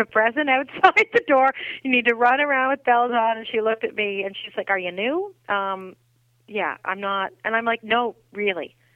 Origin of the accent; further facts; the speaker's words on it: Peterborough, Ontario, Canada; even though it's only an hour and a half from Toronto, my hometown of Peterborough, where my parents still live.